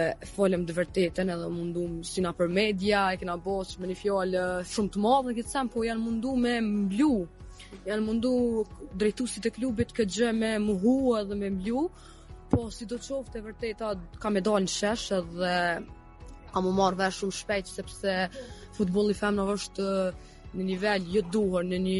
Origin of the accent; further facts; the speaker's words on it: Skenderaj, Mitrovica District, Kosovo; Jo, unë jam nga Drenica, nga Skënderaj.